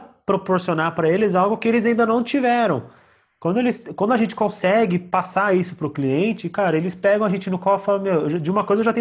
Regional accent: Mogi das Cruzes, São Paulo, Brazil; Não, sou de Mogi das Cruzes.

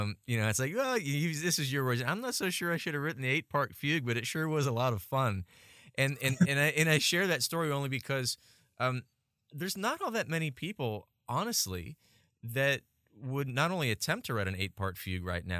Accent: Huntington Beach, California, United States; I've been going to Disneyland since I was, 2 feet tall because I grew up in Huntington Beach.

